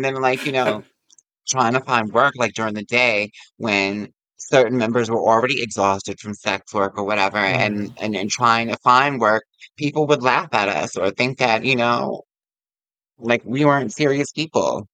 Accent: Yonkers, New York, United States; I'm from Yonkers, so I would come into the city

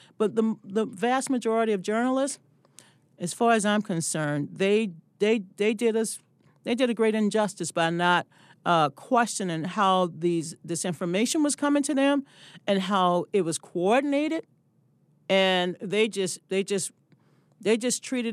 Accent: the South, United States; And remember, I'm from the South.

